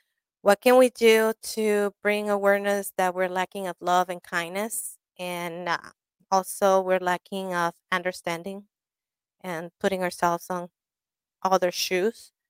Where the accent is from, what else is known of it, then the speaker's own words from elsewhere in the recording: Long Beach, California, United States; I grew up in Long Beach, as you guys know. And I grew up in half of, like, close to hip-hop, where … released his first album and shoot his video.